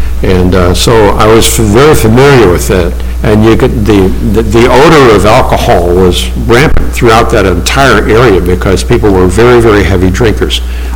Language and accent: English; Nigeria; the type of vipers we had when I was growing up in Nigeria, West Africa